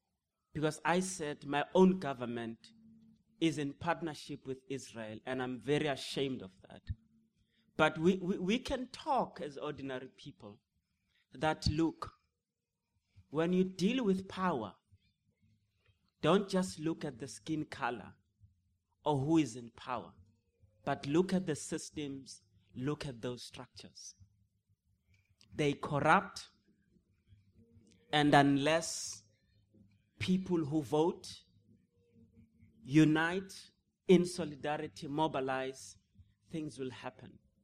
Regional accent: South Africa; also born or lived in Beit Sahur; Because when I, as a South African, lived in Beit Sahur

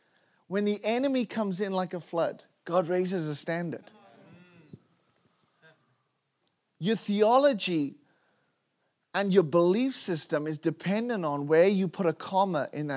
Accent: Wales, United Kingdom; I can't help being Welsh. I can't help the fact that I am Welsh. No matter if I try and change my accent, no matter what platform I am in the world, that person, whoever hears me, knows that guy is from a funny nation.

